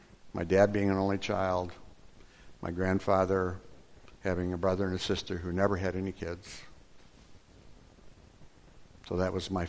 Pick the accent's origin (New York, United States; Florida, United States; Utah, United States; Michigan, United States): Michigan, United States; Detroit; born there; also born or lived in Illinois; I was born in Mary Crittenden Home for Unwed Mothers in Detroit in 1950.